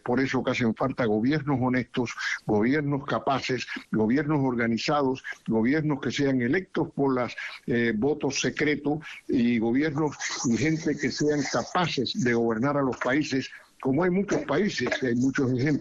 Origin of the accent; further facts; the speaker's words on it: Cuba; los cubanos de la isla y los cubanos del destierro, porque todos somos cubanos